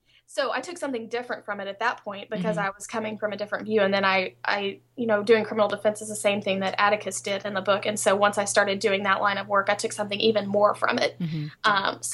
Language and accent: English; Texas, United States; born there; now in Shreveport, United States; I was born in Texas, but I moved here to Shreveport, so that's kind of what I do.